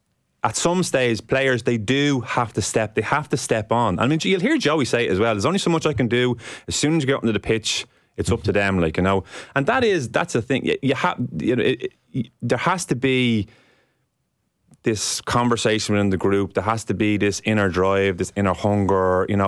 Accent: Ireland; We're Irish. It's in our DNA.

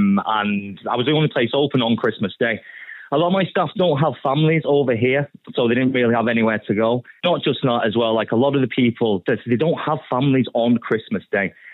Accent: Manchester, North West England, United Kingdom; also born or lived in Dublin; I'm actually originally from Dublin, but yes, I was raised in Manchester with other family.

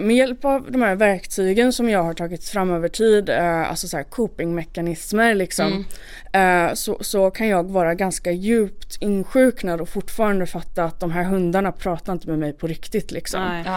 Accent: Malmö, Skåne, Sweden; jag fick åka hem då till min hemort, tillbaka till Malmö

